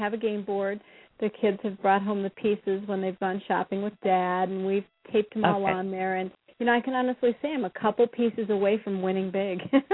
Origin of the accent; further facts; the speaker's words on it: Midwest, United States; I'm actually familiar with Jewel Osco also because I was raised in the Midwest.